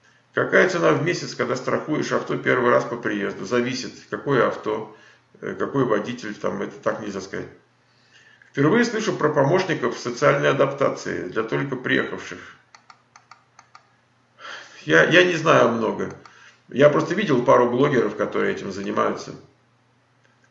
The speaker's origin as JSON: {"language": "Russian", "country": "Ukraine", "moved": "yes", "lives_now": "Sunnyvale, United States", "said": "Я из Украины, есть права."}